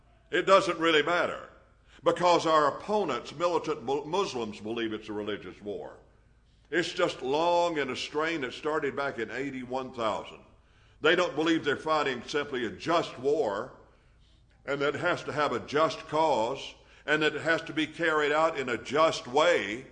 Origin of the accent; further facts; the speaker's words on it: Alabama, United States; Now, I'm from Alabama, and I can understand that.